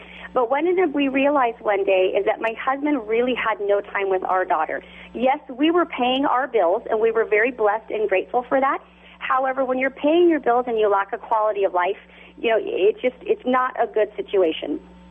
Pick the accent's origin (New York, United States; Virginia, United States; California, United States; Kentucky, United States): California, United States; And so my husband and I actually live in California, born and raised in California.